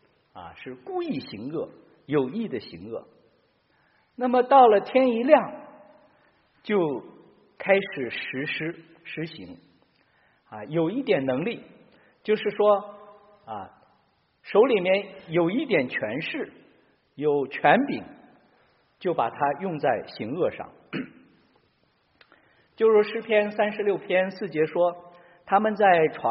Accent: Northwest China, China; 我们西北人把土豆叫洋芋啊

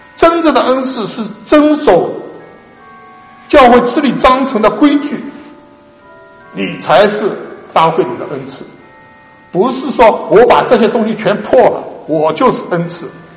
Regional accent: China; 我们中国人就不一样，见义勇为，冲，把警察扔一边，自己冲上去

